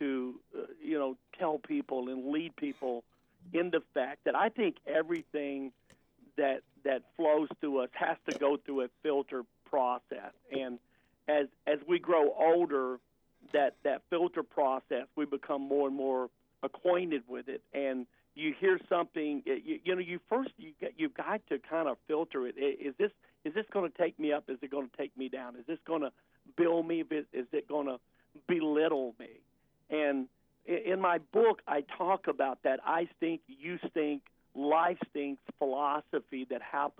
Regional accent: Alabama, United States; I grew up in the South, grew up in Alabama, grew up in a believer's home, Christian home.

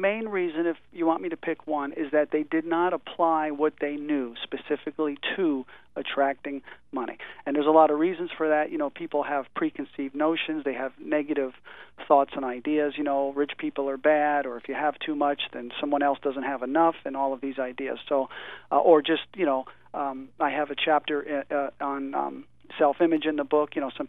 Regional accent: New Jersey, United States; moved away as an adult; now in California, United States; well, I came out here from New Jersey in 1978. And shortly after coming to California as a very young man

